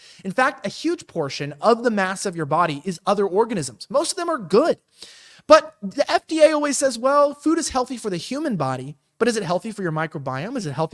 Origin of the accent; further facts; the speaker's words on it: Los Angeles, California, United States; I'm from Los Angeles. People don't know this. I used to work in Hollywood.